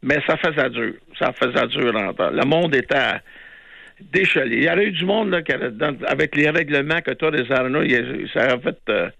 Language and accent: French; Drummondville, Quebec, Canada; moi, je viens de Drummondville